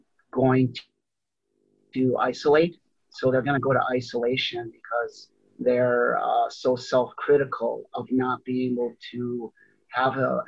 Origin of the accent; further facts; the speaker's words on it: Wisconsin, United States; from Wisconsin.